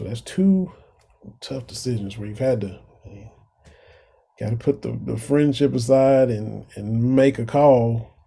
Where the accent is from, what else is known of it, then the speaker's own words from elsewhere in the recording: Kentucky, United States; I grew up in Eastern Kentucky.